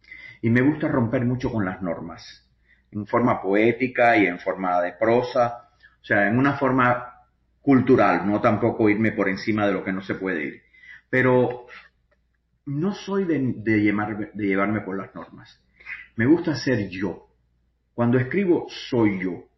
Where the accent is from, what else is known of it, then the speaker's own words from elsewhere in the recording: Cuba; moved away as an adult; Mira, es muy lógico que escriba acerca de Cuba porque soy cubano. Además, salí de Cuba cuando tenía 30 años. Todas mis raíces están en Cuba.